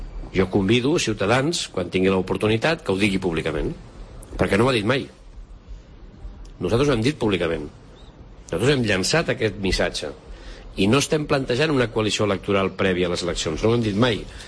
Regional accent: Catalonia, Spain; perquè som catalans i espanyols, i ho volem continuar sent

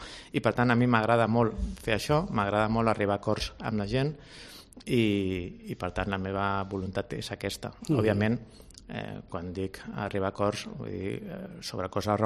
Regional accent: Barcelona, Catalonia, Spain; a la ciutat de Barcelona, que és el meu poble

